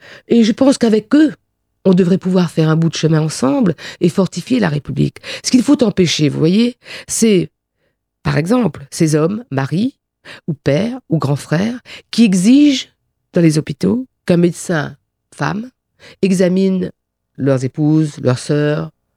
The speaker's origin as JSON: {"language": "French", "country": "France", "said": "Moi, je suis française."}